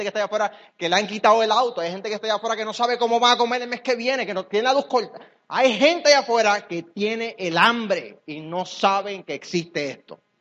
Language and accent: Spanish; Puerto Rico; Nosotros somos un tipo de puertorriqueño diferente. Somos diferentes puertorriqueños